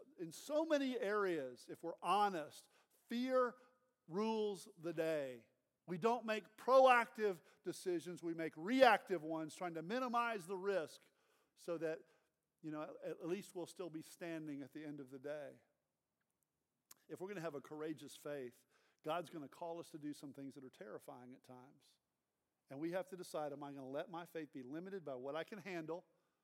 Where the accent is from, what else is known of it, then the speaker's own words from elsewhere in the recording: Austin, Texas, United States; I was introducing myself, and I said, I'm from Austin, Texas.